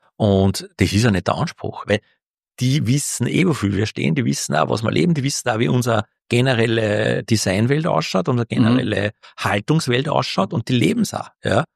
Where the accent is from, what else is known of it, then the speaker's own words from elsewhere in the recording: Austria; ich weiß als Österreicher